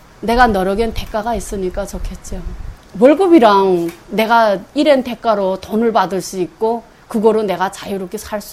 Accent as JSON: {"language": "Korean", "town": "Kowon", "region": "South Hamgyong", "country": "North Korea", "tie": "born or raised there", "moved": "yes", "lives_now": "Gunsan, South Korea", "said": "저희 고향은 함경남도 고원 장동 땅이고요. 태어난 곳은 거기고 지금 살고 있는 현재는 대한민국 군산 땅에서 살고 있어요."}